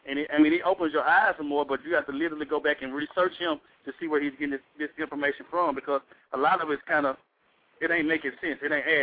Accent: Memphis, Tennessee, United States; I'm from Memphis, Tennessee.

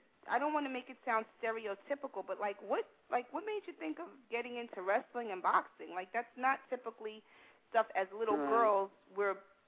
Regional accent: New York City, New York, United States; I grew up in New York City in the village

